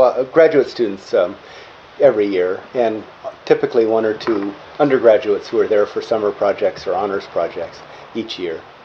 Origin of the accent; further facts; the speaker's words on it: Hawaii, United States; And I realized that that was something that bothered me when I was growing up in Hawaii, and people pouring out at the palace and taking pictures